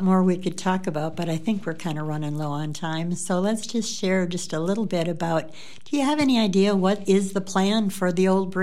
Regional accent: Lansing, Michigan, United States; I grew up in Lansing, or I grew up in the country outside of Lansing, and at the time, even going to school there, we had very little contact with the other side of the river.

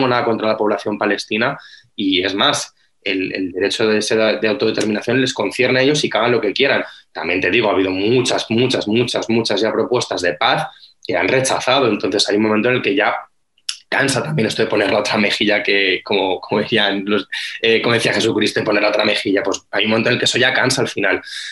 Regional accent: Spain; lo que a mí me preocupa como judío español y europeo que soy

